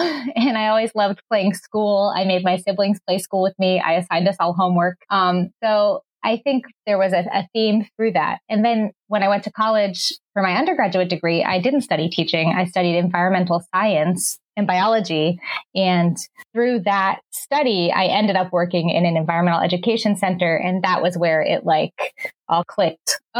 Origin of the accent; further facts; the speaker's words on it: Townsend, Massachusetts, United States; So I grew up in North Central Massachusetts in a town called Townsend, which is a pretty average town as far as Massachusetts towns go.